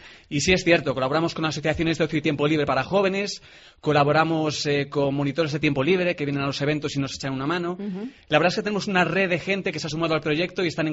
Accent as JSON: {"language": "Spanish", "town": "Ponferrada", "region": "Castile and León", "country": "Spain", "lives_now": "A Coruña, Spain", "said": "yo soy berciano, soy de Ponferrada, pero llevo muchos años en Coruña. Ya soy prácticamente un integrante más de la comunidad autónoma."}